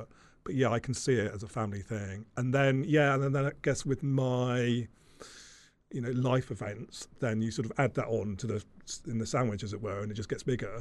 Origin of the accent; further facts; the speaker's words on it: Weymouth, South West England, United Kingdom; I grew up in Weymouth, you know, it's a small seaside town in Dorset. You know, it's not like being in the middle of London.